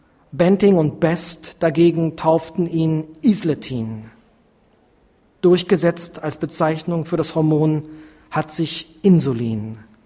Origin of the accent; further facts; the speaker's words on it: Hamburg, Germany; und einem in meiner Heimatstadt Hamburg.